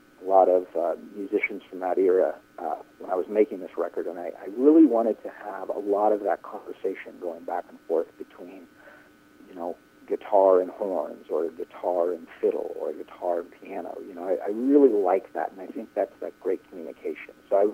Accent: California, United States; And then as a teenager, growing up in the Bay Area, I was lucky enough to, there were a lot of slide guitar players around there.

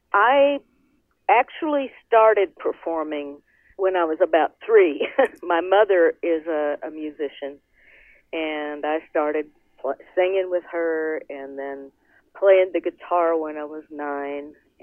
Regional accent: Kansas, United States; moved away; also born or lived in Kentucky; in 77 I moved from Kansas, where I was born and raised, to Kentucky, and became a founder

